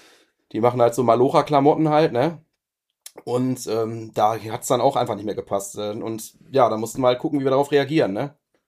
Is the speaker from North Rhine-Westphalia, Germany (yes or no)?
yes; Duisburg, North Rhine-Westphalia, Germany; ich wohne tatsächlich jetzt mittlerweile genau an der Grenze zu Duisburg. Ich bin gebürtiger gebürtiger Duisburger und habe da auch jahrelanges meines Lebens gewohnt.